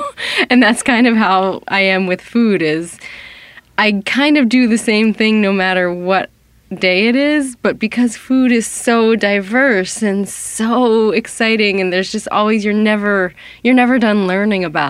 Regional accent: Pittsburgh, Pennsylvania, United States; I can't even say it correctly because I grew up in Pittsburgh. Everyone just says pierogies.

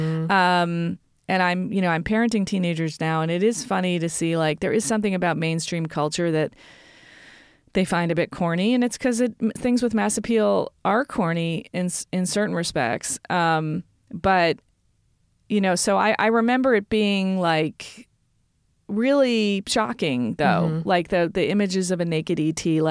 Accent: New Jersey, United States; I mean, I grew up in the New Jersey suburbs

